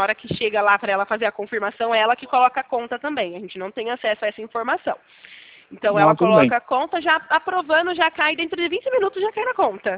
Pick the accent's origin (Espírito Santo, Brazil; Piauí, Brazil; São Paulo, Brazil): São Paulo, Brazil; eu sou de São Paulo.